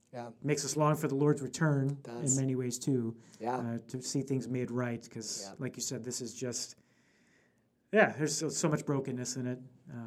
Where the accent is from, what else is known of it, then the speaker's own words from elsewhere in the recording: United States; it's not something I've experienced as an American.